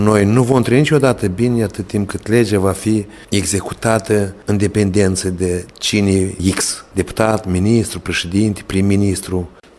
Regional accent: Colonița, Chișinău, Moldova; born there; eu m-am născut la Coloniță

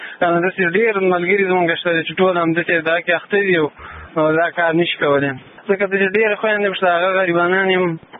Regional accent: Khost, Afghanistan; د خوست ولایت اوسیدونکی یم.

